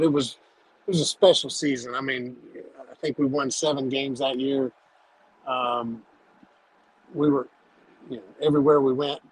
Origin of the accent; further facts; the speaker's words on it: Greenville, United States; some of my fondest memories of growing up in Greenville were spent around RV and around that baseball team.